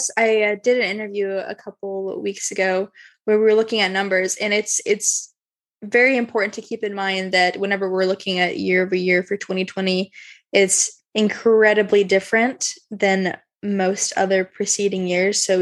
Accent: Texas, United States; maybe I'm biased because I'm from Texas

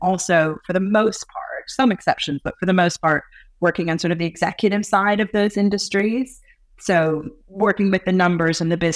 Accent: New York City, New York, United States; I grew up in New York City and outside New York City. I really spent my entire life there.

